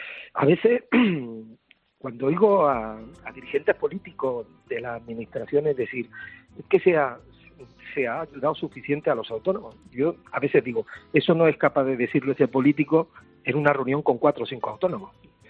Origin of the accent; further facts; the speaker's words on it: Andalusia, Spain; como andaluz creo que tenemos que sentirnos orgullosos de nuestra tierra, de nuestro acento